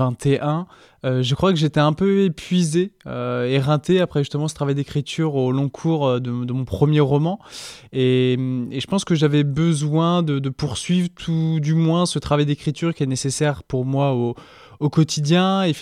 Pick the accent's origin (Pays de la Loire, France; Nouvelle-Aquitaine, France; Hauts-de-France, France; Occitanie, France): Pays de la Loire, France; born there; j'ai 25 ans, je réside à Laval et je suis né en Mayenne.